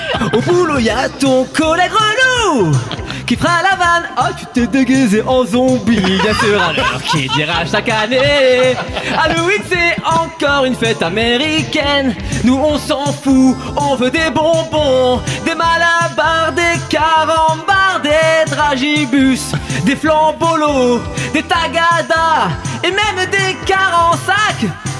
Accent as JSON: {"language": "French", "country": "Italy", "said": "ah, regarde, moi, je suis italien, quoi"}